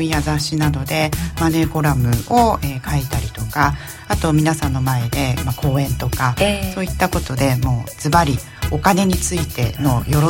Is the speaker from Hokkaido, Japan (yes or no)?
yes; Hokkaido, Japan; 私はあの一族郎と自営業のうちに北海道なんですけれども、はい、生まれ育って、